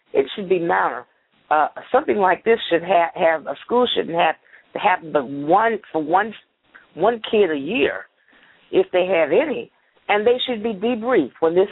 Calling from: Washington, District of Columbia, United States; I'm calling from Washington, D.C. … from the Recovery Group.

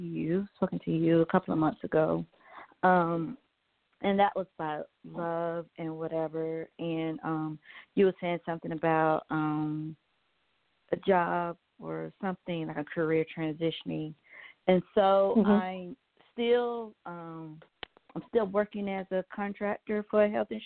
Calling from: Georgia, United States; Hi, this is … from Georgia.

